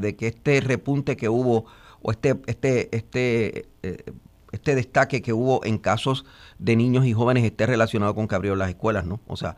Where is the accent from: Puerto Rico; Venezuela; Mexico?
Puerto Rico; Usted sabe cómo somos los puertorriqueños, ¿verdad?